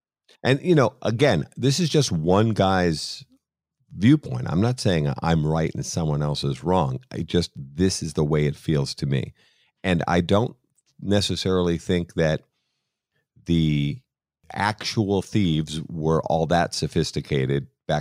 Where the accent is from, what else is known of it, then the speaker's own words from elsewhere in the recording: Boston, Massachusetts, United States; I love the IRA connection, being Irish and being from Boston